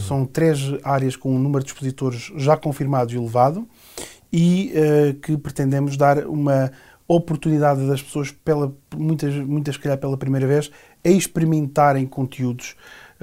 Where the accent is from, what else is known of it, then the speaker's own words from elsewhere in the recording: Portugal; moved away as an adult; now in Brazil; Venho de Portugal.